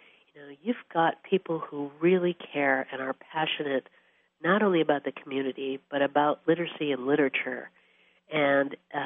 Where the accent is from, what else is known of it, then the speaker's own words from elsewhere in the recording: Midwest, United States; I must say that being a Midwesterner and going to D.C. and working in national politics, I was at first very disillusioned by what politics was